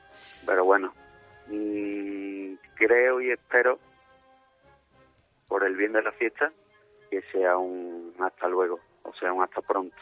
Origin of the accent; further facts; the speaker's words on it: La Puebla del Río, Andalusia, Spain; now in Madrid, Spain; Yo aquí en Madrid, ¿tú de dónde eres? De la Puebla. ¿De la Puebla dónde? Yo, sí, del pueblo de Morante.